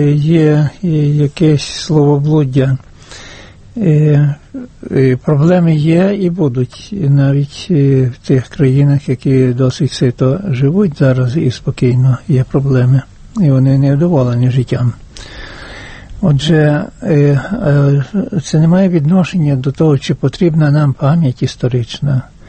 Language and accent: Ukrainian; Volyn Oblast, Ukraine; Я з Західної України, я з Волині